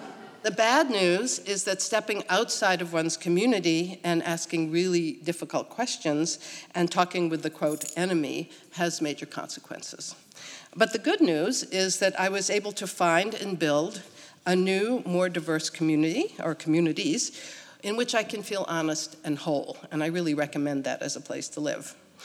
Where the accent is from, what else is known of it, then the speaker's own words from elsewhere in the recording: Sharon, Massachusetts, United States; I did start out as a nice Jewish girl growing up in Sharon, Massachusetts. I went to Hebrew school 3 days a week.